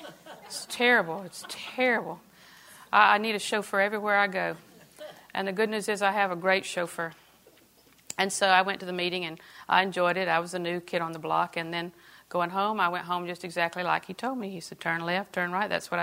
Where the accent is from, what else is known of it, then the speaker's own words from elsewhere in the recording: Auburndale, Florida, United States; When we got married, I'm from Auburndale, Wayne's from Lakeland.